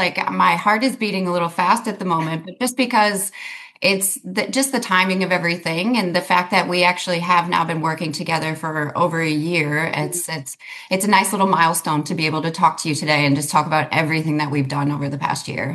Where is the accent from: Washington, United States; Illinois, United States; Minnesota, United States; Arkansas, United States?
Minnesota, United States; St. Paul; moved away as an adult; But I'm originally from Minnesota, pretty far away from here. I was born and raised in St. Paul, beautiful little town in Minnesota.